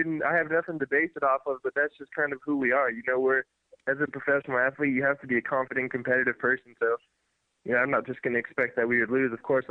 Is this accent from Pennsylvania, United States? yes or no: no; Thornton, Colorado, United States; I did grow up most of my life in the U.S., so that's a pro. I mean, I'd call my hometown, like Thornton, Colorado